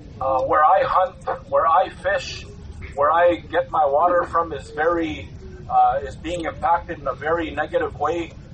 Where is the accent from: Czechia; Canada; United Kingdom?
Canada; Alberta; I just gave you a greeting in my Cree language. I'm from Beaver Lake Cree Nation … I'm right on the tar sands.